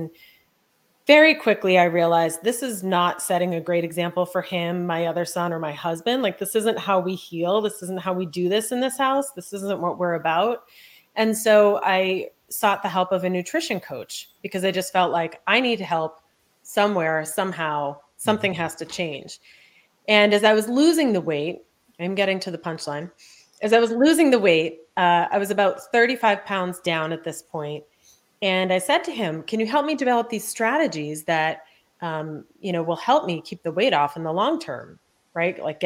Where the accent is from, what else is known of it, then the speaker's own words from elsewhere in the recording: Boston, Massachusetts, United States; We're from Boston.